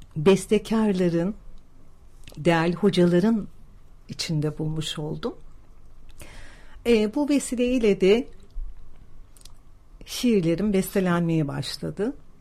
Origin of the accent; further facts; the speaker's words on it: Istanbul, Turkey; moved away; also born or lived in Bayburt / Hamburg; Efendim ben 1958 Bayburt doğumluyum. Aslen Rizeliyim. Çocukluğum İstanbul'da, gençlik yıllarım Hamburg'da geçti ve tekrar dönüş yaptık. Açıkçası bir gurbetçi çocuğuyum ben.